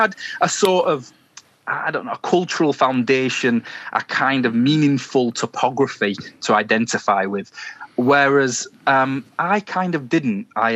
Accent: Sheffield, Yorkshire and the Humber, United Kingdom; You know, I grew up in Sheffield, full of friendly people

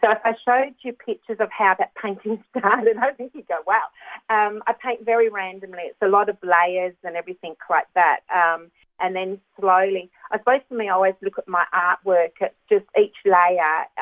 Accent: Dongara, Western Australia, Australia; I'm being from Dongara, you know, in the country anyway.

